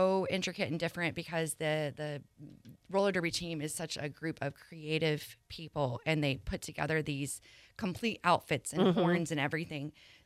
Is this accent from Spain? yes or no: yes; Spain; Which I've gotten to see that before because I'm from Spain.